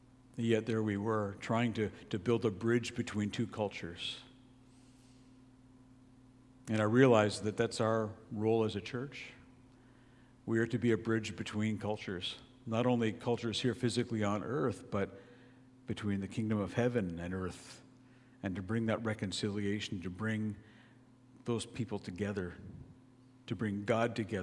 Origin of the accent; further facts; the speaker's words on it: Canada; born there; I was born in Canada, so I also have a Canadian passport.